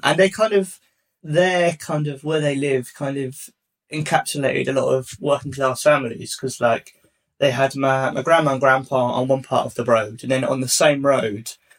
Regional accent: East of England, United Kingdom; I grew up in the southeast, and I grew up in Hertfordshire, which I know is like a fucking posh hellhole full of Tories everywhere.

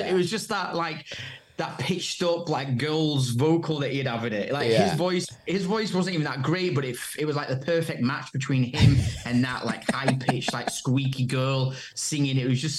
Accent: Blackpool, North West England, United Kingdom; now in United States; I am from Blackpool. I was like a massive chav. I was a little shit.

